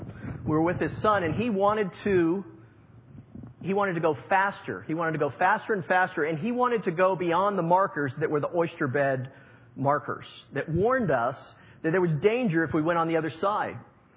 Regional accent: Winter Park, Florida, United States; I know a number of you grew up in this area. I grew up in Winter Park.

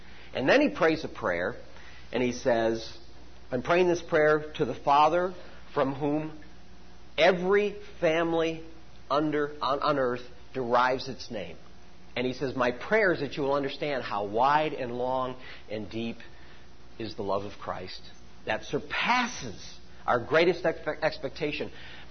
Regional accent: Dearborn, Michigan, United States; I grew up in Dearborn, Michigan. It is an Arab stronghold.

